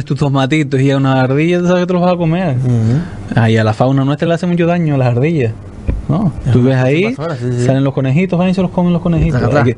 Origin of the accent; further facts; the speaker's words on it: Canary Islands, Spain; somos de Fuerteventura, no vamos a defender lo nuestro, ¿qué vamos a defender?